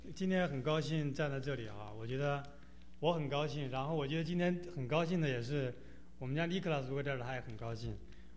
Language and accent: Chinese; Hubei, China; born there; 然后我出生在湖北，从小家里呢也绝对谈不上富裕，甚至是很贫穷的。